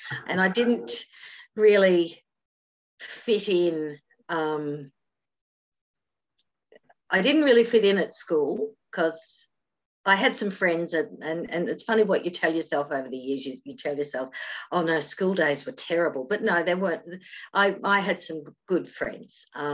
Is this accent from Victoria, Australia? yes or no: yes; Spotswood, Victoria, Australia; also born or lived in Williamstown; I'm a Western Suburbs Melbourne girl. I was born in Williamstown and raised in Spotswood, South Kingsville. Went to Paisley High School